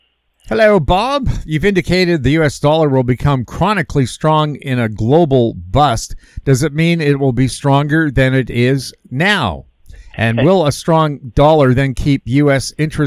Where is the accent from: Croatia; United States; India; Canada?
Canada; British Columbia; being a British Columbian, I always go, Ontario wine, why would I want to buy that?